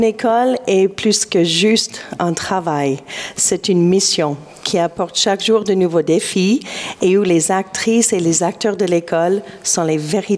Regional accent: Ontario, Canada; first language en; French is a second language; Oui, j'ai fait toutes mes études au Canada, dans la province de l'Ontario. J'ai commencé l'école obligatoire à l'âge de 5 ans et j'avais 18 ans quand j'ai terminé.

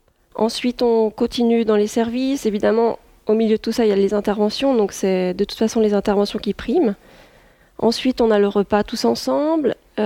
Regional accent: France; now in Geneva, Switzerland; j'ai fait mes études en France. Voilà, je suis française.

